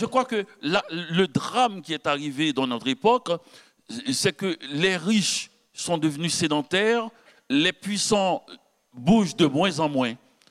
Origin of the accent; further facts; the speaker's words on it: Haiti; now in Canada; je vais à Port-au-Prince, les Haïtiens, puisque je n'y suis pas depuis longtemps, ils croient que je suis Québécois, parce que ça fait trop longtemps que je vis.